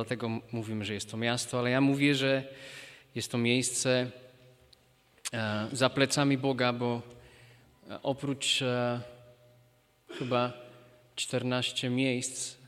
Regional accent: Spiš, Slovakia; Pochodzę z małego miasteczka na Spiszu, które kiedyś należało do Polski.

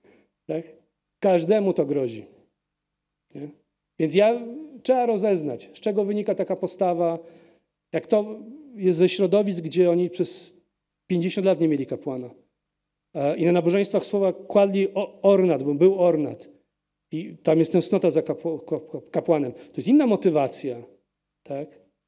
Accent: Lviv, Lviv Oblast, Ukraine; moved away as an adult; now in Poland; Ja się urodziłem we Lwowie. Tak? Tam skończyłem szkołę średnią. Na studia przyjechałem do Polski.

